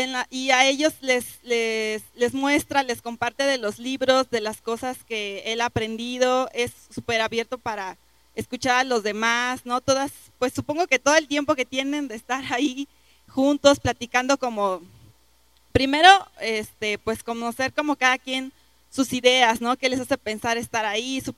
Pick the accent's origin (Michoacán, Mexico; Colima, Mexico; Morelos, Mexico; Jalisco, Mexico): Morelos, Mexico; yo vengo del estado de Morelos